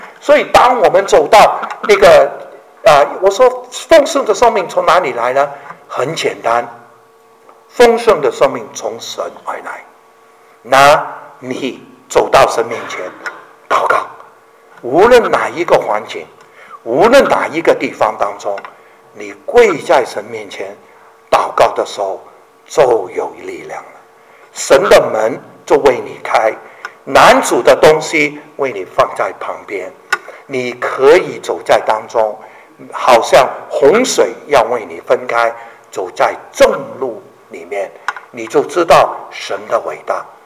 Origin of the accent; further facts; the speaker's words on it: China; 就是我们中国人从来不晓得为我们的孩子祝福